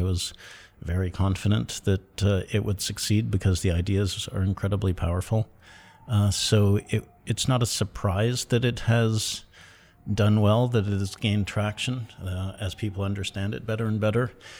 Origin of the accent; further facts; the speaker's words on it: Toronto, Ontario, Canada; We're both from Toronto. I was back over Christmas 2013 visiting my family